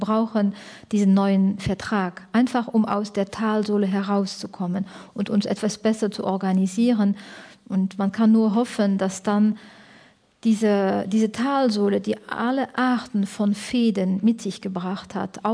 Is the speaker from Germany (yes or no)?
no; Luxembourg; Wir haben inzwischen Zeit als Luxemburger zusammen mit Österreich und der Schweiz gesagt